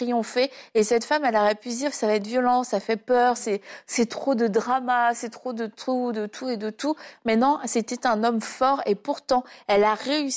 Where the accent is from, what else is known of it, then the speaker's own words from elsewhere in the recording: Brittany, France; Jaël, ça sonnait bien breton, comme moi-même. Oui, je suis bretonne, ça vous surprend. Je suis une bretonne pure souche